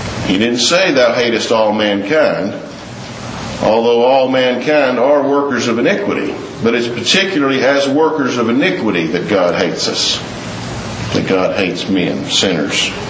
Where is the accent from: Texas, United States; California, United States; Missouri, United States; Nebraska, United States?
Texas, United States; And I'm from Texas.